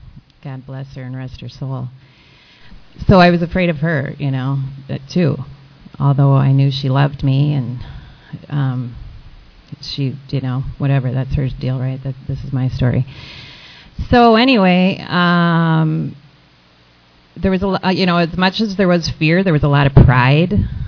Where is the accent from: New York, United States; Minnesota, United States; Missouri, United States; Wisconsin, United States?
Minnesota, United States; St. Paul; And I'm from St. Paul, Minnesota, if you haven't been able to tell already. And that was pretty common, actually, where I grew up, big Irish Catholic families.